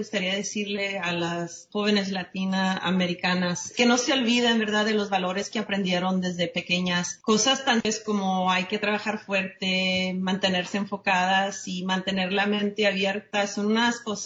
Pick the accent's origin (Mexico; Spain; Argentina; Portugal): Mexico; siendo mexicana, uno tiene primos hasta de como 20. Entonces, viniendo de una familia muy grande